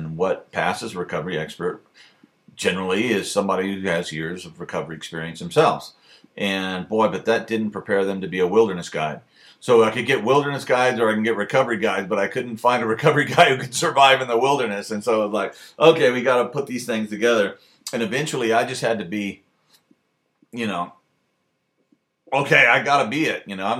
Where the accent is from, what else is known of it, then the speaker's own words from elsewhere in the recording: Mexico; And I grew up in Mexico, so I've seen a lot of Mayan ruins, a lot of ruins in general.